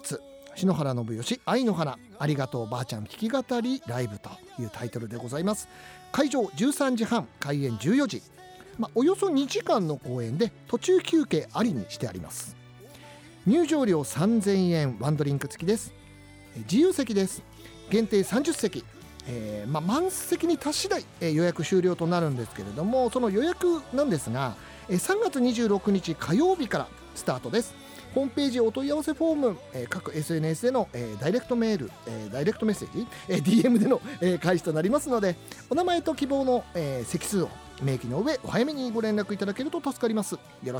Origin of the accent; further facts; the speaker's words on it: Tochigi, Japan; 私も栃木県出身でございますからね